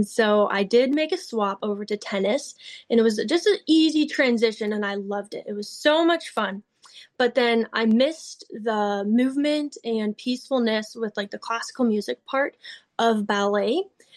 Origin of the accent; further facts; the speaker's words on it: Shakopee, Minnesota, United States; I was born and raised out in Shakopee, Minnesota